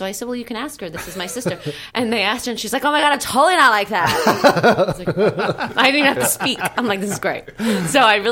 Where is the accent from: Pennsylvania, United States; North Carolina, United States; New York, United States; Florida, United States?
New York, United States; Staten Island; I grew up mostly in Staten Island, which is just amazing because it's its own little bubble.